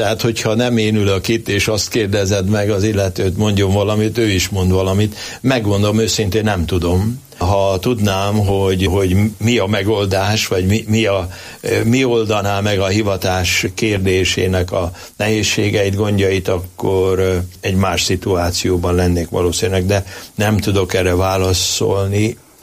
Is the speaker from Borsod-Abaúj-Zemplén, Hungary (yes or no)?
yes; Miskolc, Borsod-Abaúj-Zemplén, Hungary; a szülővárosomban, Miskolcon